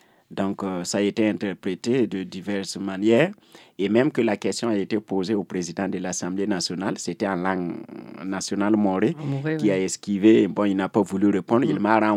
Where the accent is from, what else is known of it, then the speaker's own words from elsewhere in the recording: Burkina Faso; chez nous, en Afrique, au Burkina Faso en particulier, le chef n'est d'aucun parti